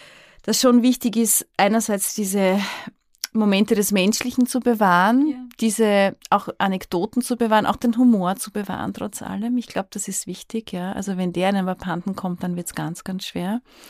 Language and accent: German; Austria; das nehme halt ich natürlich wahr als Österreicherin